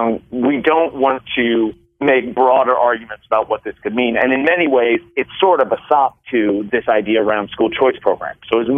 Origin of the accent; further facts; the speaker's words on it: Missouri, United States; born there; I was born in St. Luke's Hospital